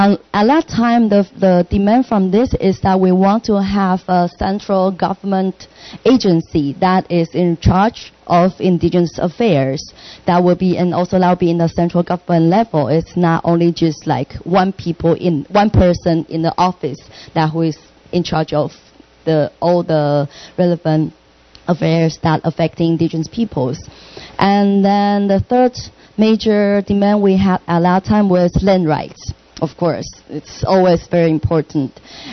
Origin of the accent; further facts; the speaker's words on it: Taipei, Taiwan; I grew up in Taipei, that's the capital of Taiwan.